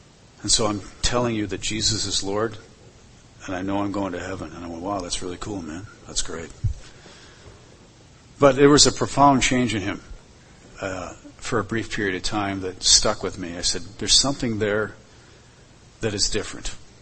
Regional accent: Hamburg, New York, United States; also born or lived in Buffalo; I was born in Buffalo, New York. We moved to a suburb called Hamburg. I attended a parochial school called St. Mary's by the Lake

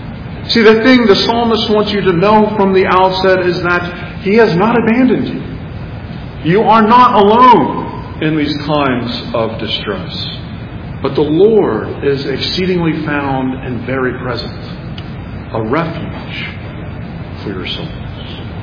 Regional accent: Texas, United States; Growing up in Texas, I heard this phrase often, pull yourself up by your bootstraps.

